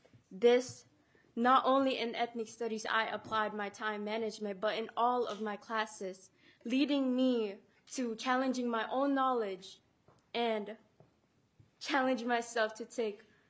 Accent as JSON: {"language": "English", "town": "Saint Paul", "region": "Minnesota", "country": "United States", "said": "I am a student from St. Paul."}